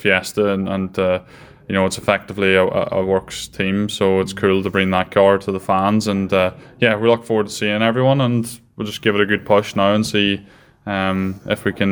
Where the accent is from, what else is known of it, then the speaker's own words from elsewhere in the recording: Northern Ireland, United Kingdom; but I come from Caish and Fermanagh